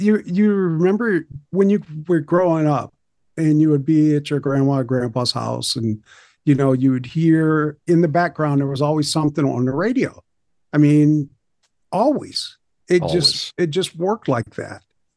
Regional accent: St. Paul, Minnesota, United States; Originally, I was from the Frogtown area. Then I moved out in the west suburbs, St. Louis Park, Plymouth. And then I moved back when I met my wife to St. Paul. and that was on the west side with, where we still reside.

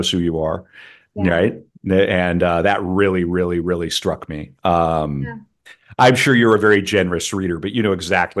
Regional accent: United States; That's bad English, but I'm an American, but one of the major centers.

